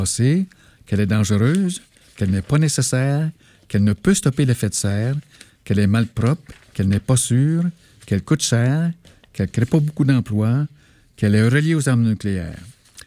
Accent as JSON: {"language": "French", "region": "Quebec", "country": "Canada", "said": "je viens de l'Abitibi, puis il y avait des bombes nucléaires à Val-d'Or, cachées dans le sous-sol, dans mon enfance"}